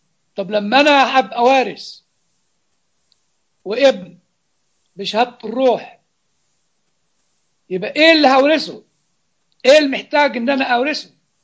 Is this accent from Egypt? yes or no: yes; Egypt; يعني زمان كان عندنا في مصر رتبة بيه ورتبة باشا، رتبة شرفية